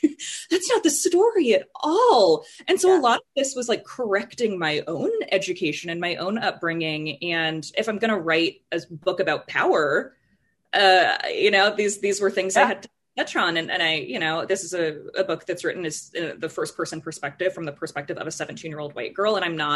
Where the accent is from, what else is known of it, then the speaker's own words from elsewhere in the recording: the West, United States; I grew up in the West. I have Native American friends and family members.